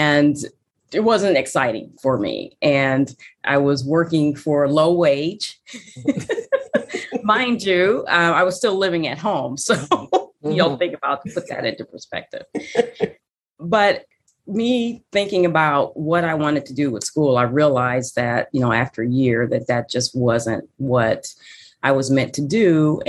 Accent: Cedar Rapids, Iowa, United States; Yes, I am a Midwesterner and grew up in a number of cities in Iowa, actually. And by the time we got to Cedar Rapids, I was in high school at that time.

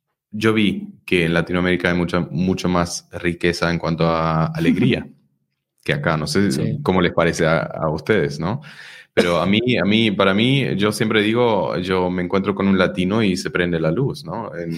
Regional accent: Germany; Spanish is a second language; Entonces yo soy de Alemania, pero nunca estuvimos ricos, ¿no?

